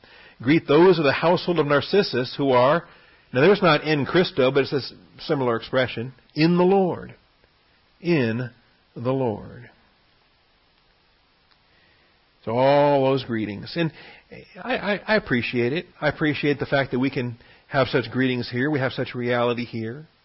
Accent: West Coast, United States; Of course, I'm from the West Coast.

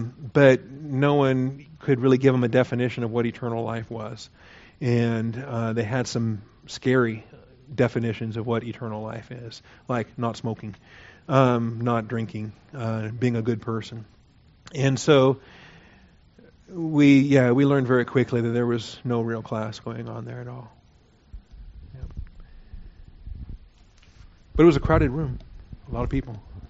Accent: Texas, United States; I said, hey, I'm from Texas.

